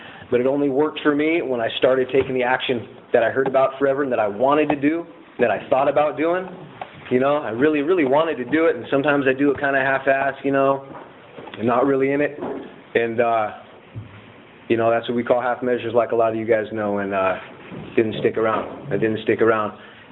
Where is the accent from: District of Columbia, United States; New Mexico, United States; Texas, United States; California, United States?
California, United States; Ventura; So I grew up in Ventura, Oxnard area, wasn't a horrible upbringing, you know.